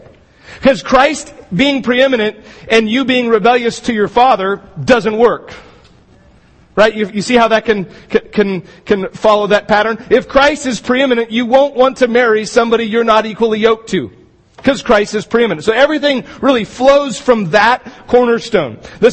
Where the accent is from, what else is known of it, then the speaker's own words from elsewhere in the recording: Astoria, United States; And in our town where we grew up in Astoria, there's a lot of historic homes